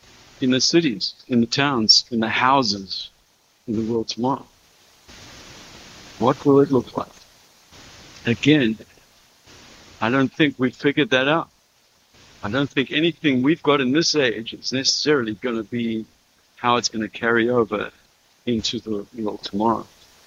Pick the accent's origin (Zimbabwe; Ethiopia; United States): Zimbabwe; a trip I recently took into my home country of Zimbabwe, or as it was known when I was born, Rhodesia.